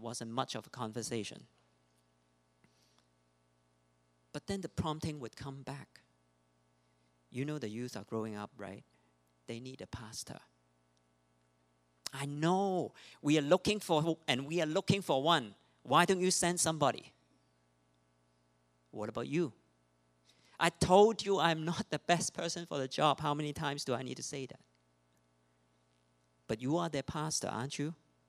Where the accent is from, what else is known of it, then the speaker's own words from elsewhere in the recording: Hong Kong; English is a second language; now in Canada; And number three, my English sucks. And number four, I was not raised here. I grew up in Hong Kong.